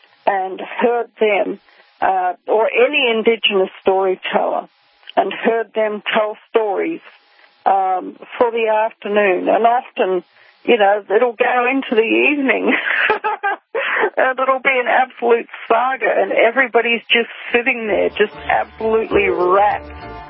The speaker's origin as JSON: {"language": "English", "town": "Rotorua", "region": "Bay of Plenty", "country": "New Zealand", "tie": "born or raised there", "said": "I grew up in Rotorua in New Zealand among the Te Arawa tribe that lives there, the Maori tribe that lives there."}